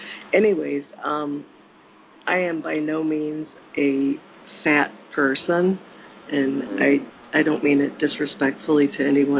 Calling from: Florida, United States; I'm calling from Florida.

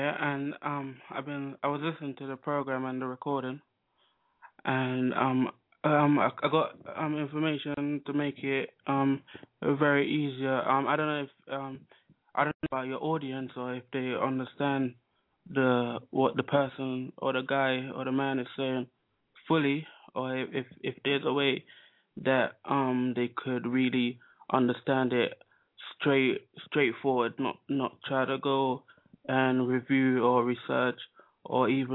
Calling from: London, United Kingdom; I'm calling from England, London.

